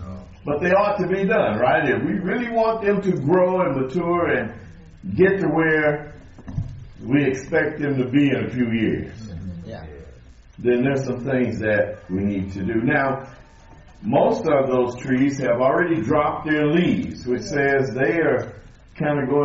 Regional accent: Kansas, United States; I'm being from Kansas. Sometimes I look at some trees they have out here in California and I say, that's not a tree, that's just a weed.

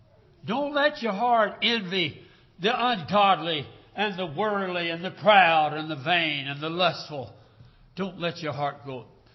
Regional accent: Guthrie, Oklahoma, United States; I attended services here at Guthrie. I was born here in Guthrie and raised.

